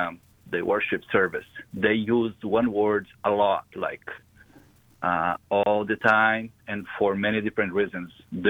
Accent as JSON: {"language": "English", "country": "Brazil", "said": "Okay, so I'm from South America. I'm from Brazil."}